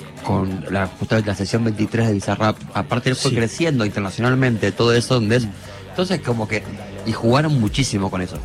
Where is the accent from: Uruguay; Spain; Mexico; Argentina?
Argentina; como somos los argentinos